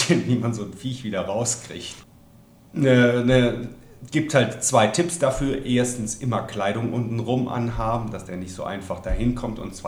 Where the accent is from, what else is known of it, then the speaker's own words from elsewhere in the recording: Bonn, North Rhine-Westphalia, Germany; ich bin von Bolivien zuerst nach Bonn zurück, in meine Heimatstadt. Hab da 2 Jahre gelebt